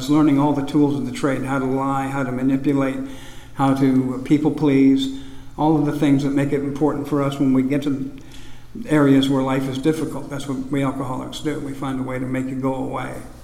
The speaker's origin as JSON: {"language": "English", "region": "Iowa", "country": "United States", "tie": "born or raised there", "said": "I was raised in Northwest Iowa, in a small town."}